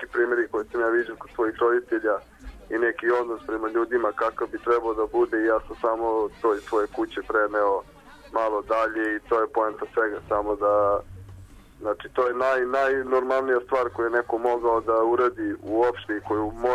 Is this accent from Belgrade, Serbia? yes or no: yes; Belgrade, Serbia; Odrastao sam na Miljakovcu, u jednom radničkom naselju. Iz radničke sam porodice, eto, student više poslovne škole.